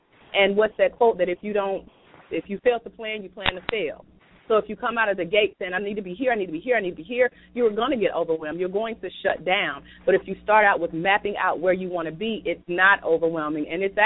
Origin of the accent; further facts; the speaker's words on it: Douglasville, Georgia, United States; We're back in my hometown of Douglasville, Georgia